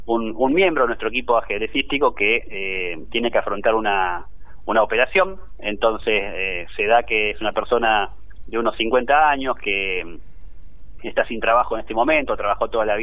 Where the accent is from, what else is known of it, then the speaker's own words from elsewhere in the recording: General Rodríguez, Buenos Aires Province, Argentina; now in Jáuregui, Argentina; yo soy de Rodríguez de toda la vida. De hecho, nunca, hace un tiempito estoy viviendo en Jáuregui, la localidad de Jáuregui, que es partido de Luján, pero nunca hice el cambio de domicilio. Mi documento sigue diciendo General Rodríguez como desde siempre.